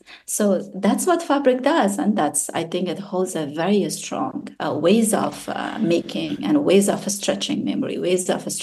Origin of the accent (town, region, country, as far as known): Afghanistan; born or raised there